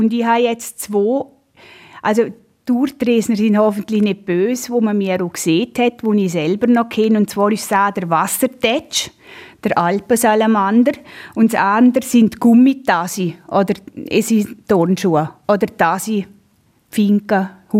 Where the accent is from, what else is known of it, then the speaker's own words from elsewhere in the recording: Tresa, Ticino, Switzerland; habe in Tresa meine Wurzeln, meine Familie, der grösste Teil meiner Familie. Und ich will einfach meiner Heimat etwas zurückgeben und meinem Dorf etwas zurückgeben.